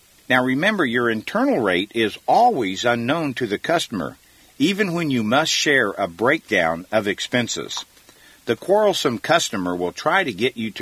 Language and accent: English; Kansas City, Missouri, United States; After all, I am from Kansas City, the home of Hallmark cards